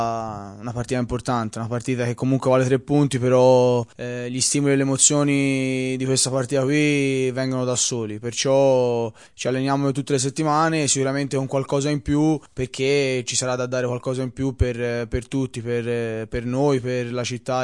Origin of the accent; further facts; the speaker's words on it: Florence, Tuscany, Italy; io sono di Firenze